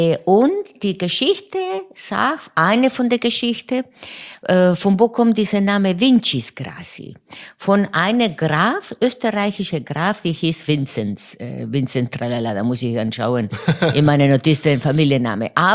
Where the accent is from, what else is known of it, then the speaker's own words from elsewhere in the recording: Buenos Aires, Argentina; moved away as an adult; Ja, geboren in Buenos Aires und dort bis 26 Jahre gewohnt.